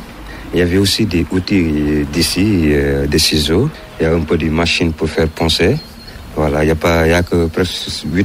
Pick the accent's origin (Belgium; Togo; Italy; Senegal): Senegal; now in Lyon, France; moi, je suis Sénégalais et qui vient en France depuis le 28 mars 2016, directement ici à Lyon.